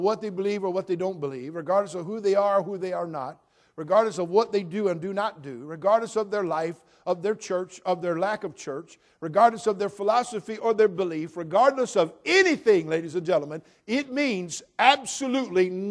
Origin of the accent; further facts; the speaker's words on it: California, United States; the way I was raised as a California kid here and born and raised in California and educated in the systems of our so-called educational institutions here in our beloved state